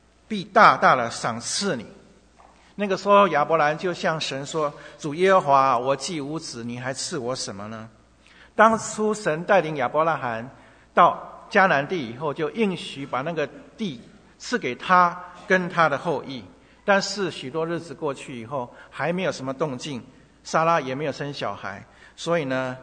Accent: China; 我们中国人讲不孝有三，什么？无后为大啊。

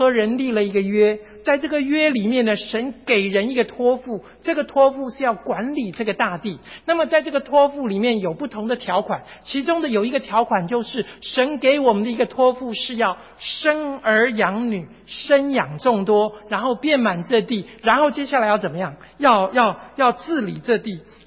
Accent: China; 这个我觉得我们中国人也有这样的俗语，中国人有一个话说

